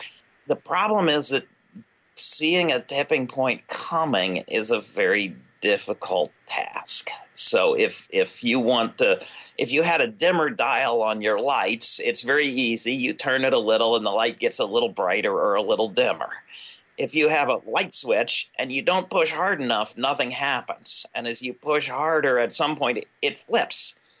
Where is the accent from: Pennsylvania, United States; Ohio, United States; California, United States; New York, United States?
Pennsylvania, United States; And as I'll talk about at Albion, I come to you from Pennsylvania, Penn's Woods.